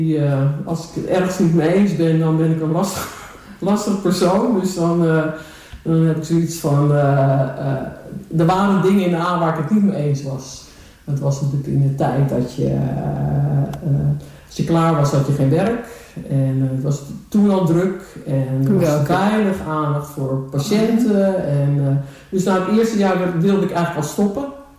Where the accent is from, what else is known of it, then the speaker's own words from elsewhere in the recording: Haarlem, North Holland, Netherlands; now in Texel, Netherlands; Ik ben geen echte Texelaar. Ik ben aangespoeld, zoals ze dat noemen hier. Ik ben geboren in Haarlem, opgegroeid in Haarlem.